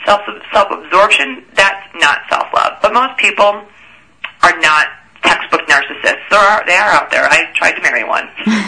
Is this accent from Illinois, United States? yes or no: yes; Chicago, Illinois, United States; You know, when I grew up in Chicago, I didn't know I had emotional wounds.